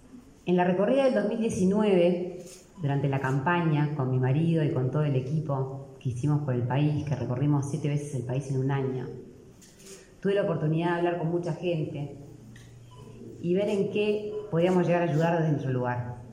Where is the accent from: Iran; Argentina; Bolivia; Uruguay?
Uruguay; Un área que en nuestra cultura, como uruguayos, es tan importante seguir afianzando.